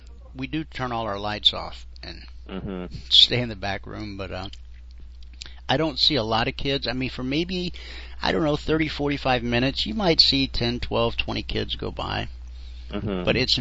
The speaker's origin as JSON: {"language": "English", "region": "Deep South", "country": "United States", "tie": "born or raised there", "said": "See, I grew up in the Deep South, in the Bible Belt, okay?"}